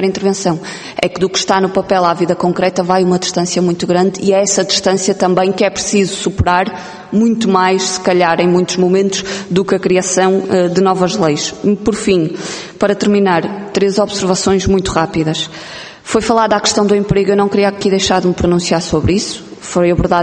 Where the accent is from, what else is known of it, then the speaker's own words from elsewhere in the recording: Porto, Portugal; mas eu sou do Porto